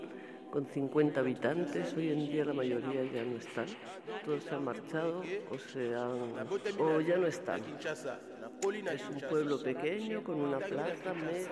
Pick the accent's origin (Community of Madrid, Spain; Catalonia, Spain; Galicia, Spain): Galicia, Spain; accent: Galician; French is a second language; en Espagne, c'est par rapport aux régions, on a des accents différents. Et moi, je suis du Nord, du coup, on a l'accent un peu gaillec.